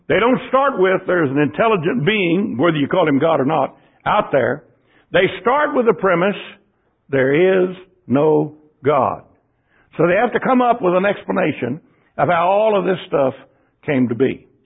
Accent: Dayton, Ohio, United States; When I was growing up in Dayton, I had a yellow leather motorcycle jacket.

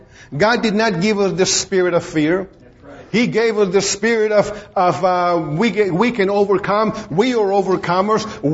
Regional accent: Beeville, Texas, United States; I said, let's go to my hometown. I need to go and evangelize my friends and neighbors that I was raised born and raised with. So we went to my hometown, Beeville.

